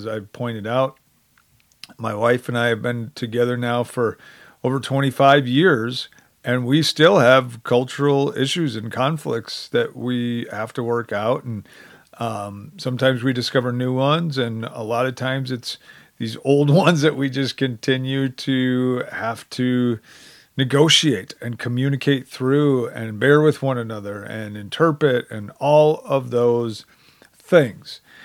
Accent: Midwest, United States; I betrayed the fact that I am from the Midwest by saying, "You betcha."

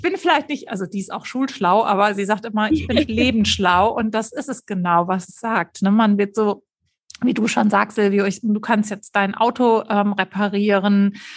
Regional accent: Germany; accent: German; now in United States; Und ich habe mich auch lange so mit meinem deutschen Akzent schwer getan

